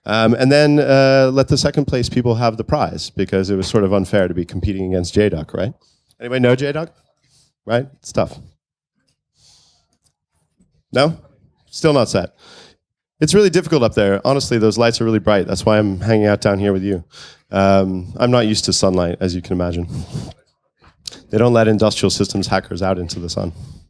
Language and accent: English; United States; partly because of the hat, partly because I grew up in the States.